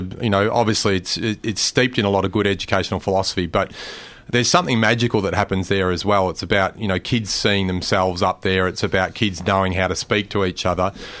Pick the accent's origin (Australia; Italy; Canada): Australia; Mildura, Victoria; I grew up, you know, in a beautiful place on the mighty Murray River on King's Billabong